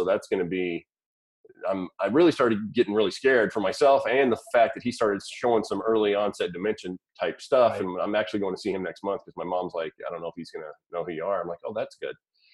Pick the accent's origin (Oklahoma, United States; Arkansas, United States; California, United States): Arkansas, United States; I grew up in Arkansas, a small town out there in Arkansas. Actually, we had a farm and everything at one point, pigs, chickens, the whole shebang.